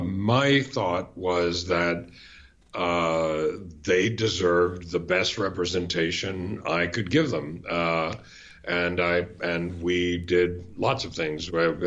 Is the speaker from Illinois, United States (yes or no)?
no; New York City, New York, United States; also born or lived in Rio Piedras, Puerto Rico; I was born in Rio Piedras in Puerto Rico. My mother was Puerto Rican. My father was Cuban. Mm. I was raised in and around New York City for most of my life.